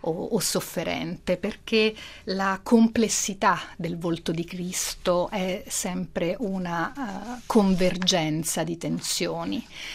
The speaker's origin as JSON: {"language": "Italian", "town": "Rome", "region": "Lazio", "country": "Italy", "tie": "born there", "said": "io sono nata a Roma"}